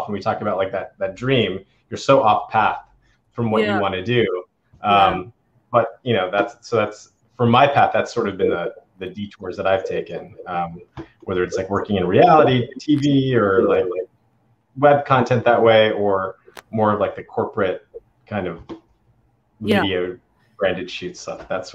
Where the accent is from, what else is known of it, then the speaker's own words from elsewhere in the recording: Maine, United States; You know, I grew up in Maine, which is, you know, a very, you know, it's the whitest state in the country.